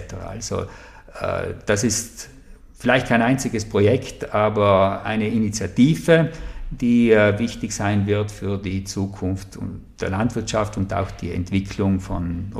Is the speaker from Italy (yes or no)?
yes; Trentino-Alto Adige, Italy; now in Neumarkt, Italy; Ich bin gebürtiger Pusterer und Wahlunterlandler